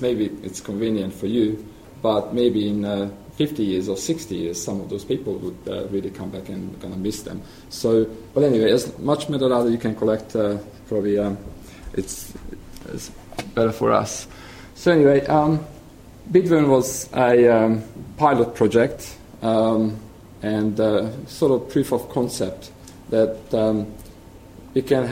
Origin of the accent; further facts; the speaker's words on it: Hungary; accent: Hungarian; English is a second language; so if you're wondering, my accent is Hungarian, so you don't need to think of it anymore.